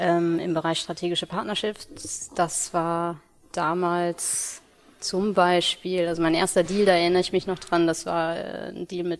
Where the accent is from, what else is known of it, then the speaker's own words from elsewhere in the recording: North Rhine-Westphalia, Germany; born there; now in Hamburg, Germany; Bin gebürtig aus dem Ruhrgebiet als Sohn.